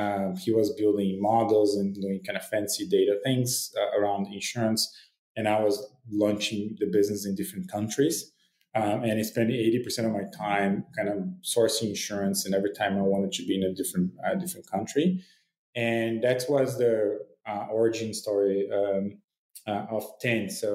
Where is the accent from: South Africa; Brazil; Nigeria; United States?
Brazil; São Paulo; I'm born and raised in Brazil, in a city outside Sao Paulo. And then I spent most of the early professional career in college in Sao Paulo